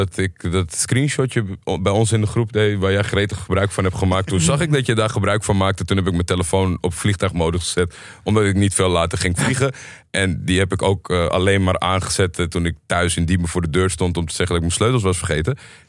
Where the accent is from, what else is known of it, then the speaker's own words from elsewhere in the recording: Turkey; Als Turk kan je niet kiezen bij elk teleurstellend resultaat dat je niet kijkt.